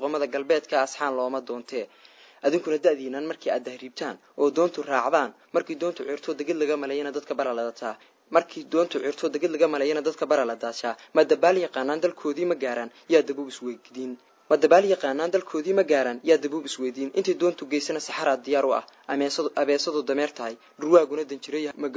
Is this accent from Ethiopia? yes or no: yes; Labaar, Somali Region, Ethiopia; also born or lived in Mogadishu; waxaan ku dhashay 2006 Maarso magaalada Muqdisho waxaan dhankaasi waxaan wareegay deegaankayga oo ah magaalada Labaar ee gobolka Qorxi oo hoos tagta degmada Qabri Dahare dhanka barina uga aadan 75 km